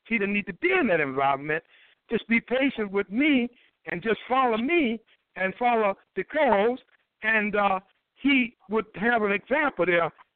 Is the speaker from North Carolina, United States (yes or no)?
yes; Durham, North Carolina, United States; I was up in Durham, North Carolina, my hometown, yesterday